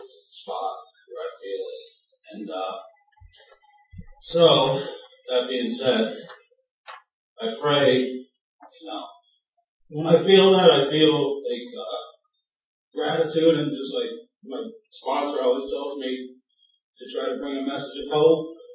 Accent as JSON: {"language": "English", "town": "Wilkes-Barre", "region": "Pennsylvania", "country": "United States", "said": "I'm from Wilkes-Barre, PA, up the old turnpike here."}